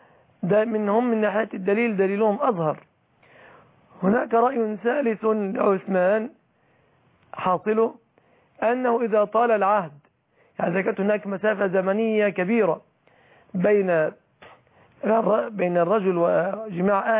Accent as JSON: {"language": "Arabic", "country": "Egypt"}